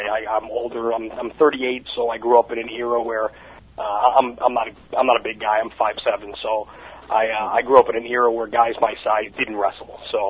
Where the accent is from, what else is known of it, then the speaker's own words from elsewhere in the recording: Astoria, New York, United States; moved away as an adult; now in Florida, United States; I was born in Queens. I grew up in Astoria and lived there until I was 23 and moved down to Florida after college. And I've been down in Florida ever since.